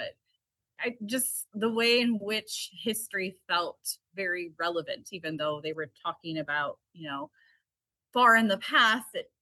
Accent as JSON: {"language": "English", "town": "Hampshire", "region": "Illinois", "country": "United States", "tie": "born or raised there", "said": "I grew up in Hampshire."}